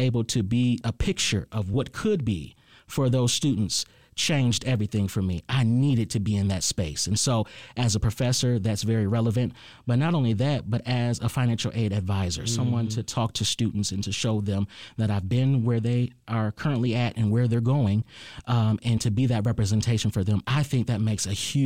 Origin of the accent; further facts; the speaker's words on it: Ypsilanti, Michigan, United States; Okay, so I am from Ypsilanti.